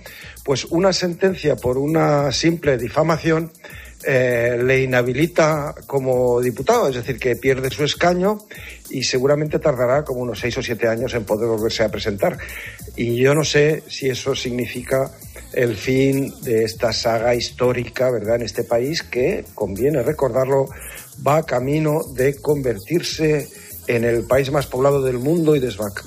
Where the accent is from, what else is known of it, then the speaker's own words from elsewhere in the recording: Castejón de Sos, Aragon, Spain; días en mi pueblo estaba en Castejón de Sos, provincia de Huesca